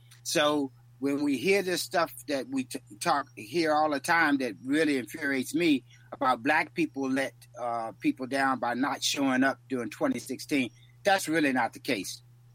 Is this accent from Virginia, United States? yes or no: yes; Yorktown, Virginia, United States; I'm 65 years old, born and raised in Yorktown, Virginia.